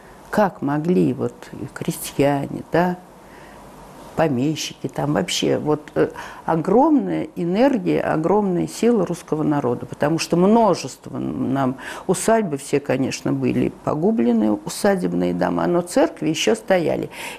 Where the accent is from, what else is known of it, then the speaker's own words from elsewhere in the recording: Tsaritsyno, Moscow, Russia; Я просто выросла в Царицыне, где стояли дворцы, был старинный парк.